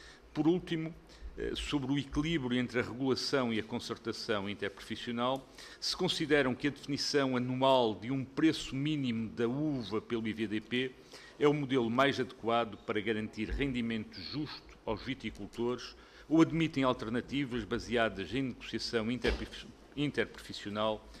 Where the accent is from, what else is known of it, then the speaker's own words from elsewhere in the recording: Norte, Portugal; eu sou do Douro, conheço bem o Douro